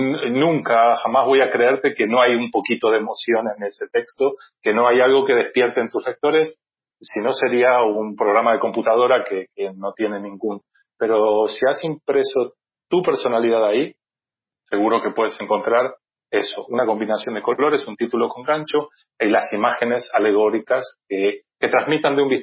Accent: Argentina; born there; moved away; also born or lived in England; yo también soy americano porque nací en América, en Argentina, pero bueno, el americano, como lo llaman aquí, al norteamericano, y el público inglés, sobre todo en esos dos países, yo viví en Inglaterra 10 años

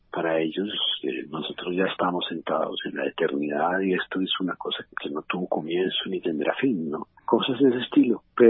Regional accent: Bogotá, Bogotá Capital District, Colombia; yo soy bogotano y yo siempre he querido o quería hacer una novela que como trasfondo tuviera la ciudad

